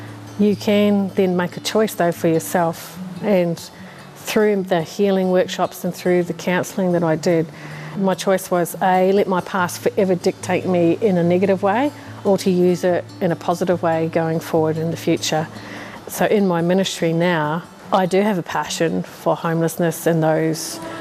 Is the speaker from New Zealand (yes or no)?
yes; New Zealand; now in Australia; as a Kiwi